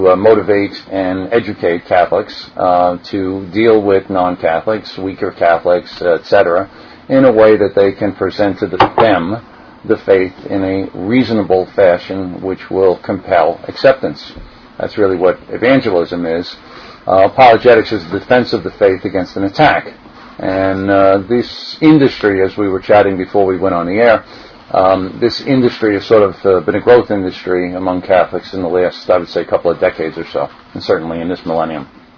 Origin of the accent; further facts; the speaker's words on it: New York, United States; I'm from New York, so therefore I'm never wrong.